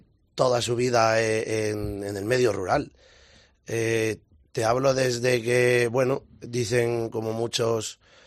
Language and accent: Spanish; Ferreras de Arriba, Castile and León, Spain; El ayuntamiento de mi pueblo, de Ferreras de Arriba y Villanueva de Valrojo